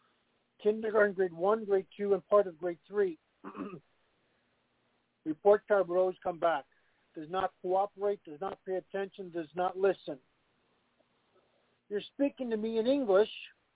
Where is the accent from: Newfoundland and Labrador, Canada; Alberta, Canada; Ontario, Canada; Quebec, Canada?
Ontario, Canada; Toronto; first language Italian; English is a second language; The 404-01 area, Downsview.